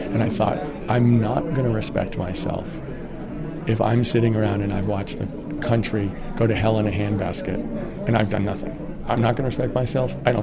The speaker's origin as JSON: {"language": "English", "country": "United States", "said": "have benefited from all the advantages of being an American"}